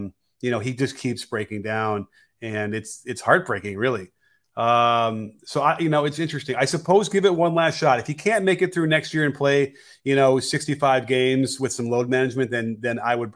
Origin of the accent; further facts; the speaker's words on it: Chicago, Illinois, United States; I grew up in Chicago. I was there at ground zero for his rookie year.